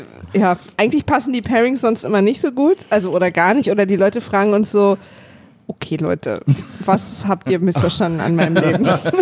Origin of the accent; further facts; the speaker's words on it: Berlin, Germany; born there; Na, Berlin.